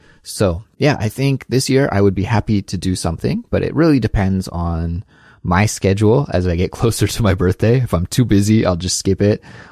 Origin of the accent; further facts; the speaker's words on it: Canada; now in South Korea; when I was a kid and growing up in Canada